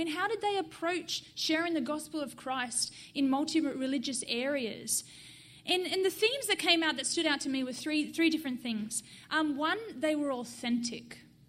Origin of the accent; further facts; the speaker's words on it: Australia; now in United States; I'm obviously not from Portland, Oregon, from Australia originally.